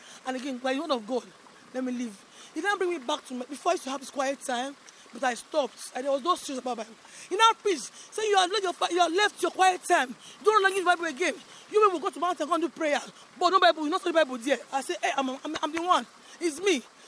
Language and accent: English; Lagos, Nigeria; born there; I was born in Lagos, but I don't stay in Lagos.